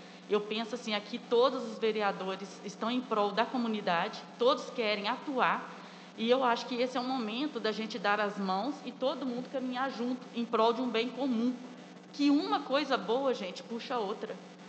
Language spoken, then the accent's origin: Portuguese; Cachoeira do Campo, Minas Gerais, Brazil; Eu sou de Cachoeira do Campo, não conheço todos os vereadores.